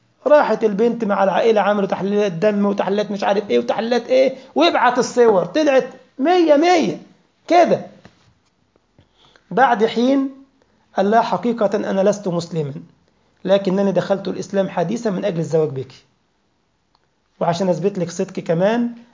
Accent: Egypt; احنا عندنا في مصر القرنية بتعدي 1,000,000 جنيه مصري

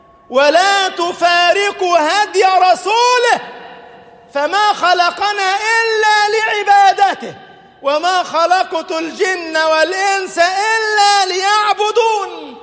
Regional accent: Egypt; اللهم اجعل بلدنا مصر أمنا أمانا، اللهم اجعل بلدنا مصر أمنا أمانا، سخاء رخاء

